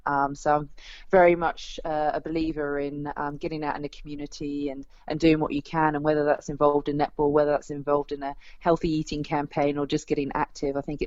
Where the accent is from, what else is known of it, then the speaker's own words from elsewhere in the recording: England, United Kingdom; now in Australia; living out in Australia at the moment, I know how eager the Aussies are to come over on our turf and really hand it to us.